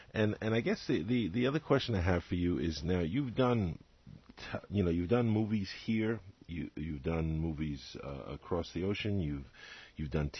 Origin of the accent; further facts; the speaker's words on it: United States; it's interesting being American, and I'm a film critic, and I'm a lover of film and everything